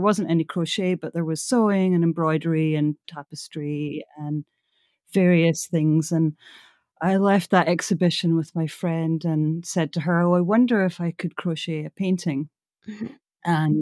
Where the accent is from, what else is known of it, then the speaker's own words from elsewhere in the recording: Glasgow, Scotland, United Kingdom; So I'm from Glasgow, Scotland, and grew up there in the 70s